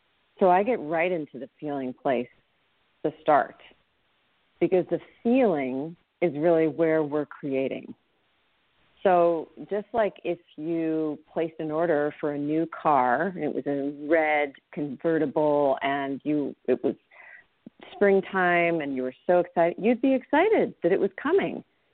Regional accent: United States; I think since I'm American, I'm talking about the Americans

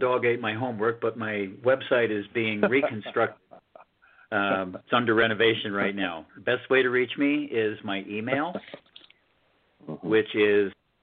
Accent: Huntington, New York, United States; Huh. That's my hometown.

